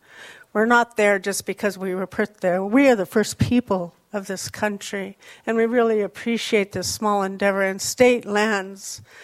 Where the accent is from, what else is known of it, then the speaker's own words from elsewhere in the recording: Mono Lake, California, United States; from the land of the Mono Lake Kwisatzka people. … I come from Mono Lake. And we're the headwaters of this valley